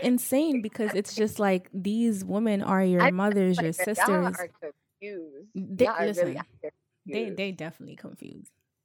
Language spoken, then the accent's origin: English; Guinea; now in United States; again, I'm from Guinea, right? The way they treat women in Guinean people will come to America and treat women the same way.